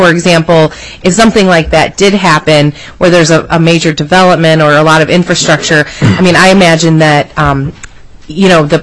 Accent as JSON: {"language": "English", "region": "Ohio", "country": "United States", "tie": "born or raised there", "also_born_or_lived": "Pennsylvania", "said": "For example, where I grew up in Ohio and Pennsylvania, where there's a lot of old mining sites"}